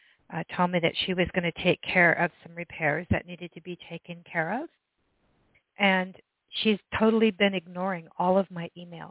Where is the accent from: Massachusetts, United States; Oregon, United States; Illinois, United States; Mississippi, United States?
Oregon, United States; I'm from Oregon.